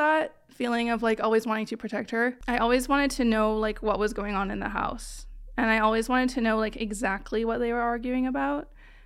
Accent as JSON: {"language": "English", "region": "Western Canada", "country": "Canada", "said": "I'm from Western Canada"}